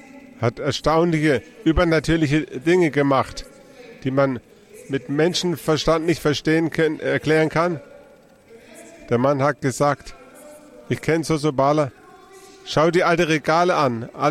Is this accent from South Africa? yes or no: yes; KwaZulu-Natal, South Africa; ja, ich bin nicht von hier, ich komme von KwaZulu-Natal.